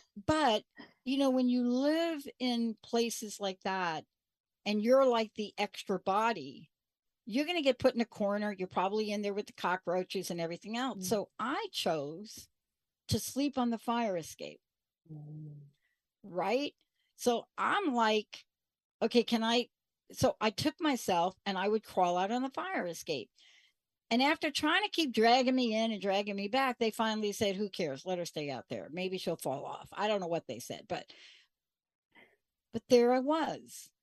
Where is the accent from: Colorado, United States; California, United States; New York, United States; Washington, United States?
New York, United States; Like, why at a young age did I love getting out in front of that full moon like a crazy person, even growing up in the Bronx?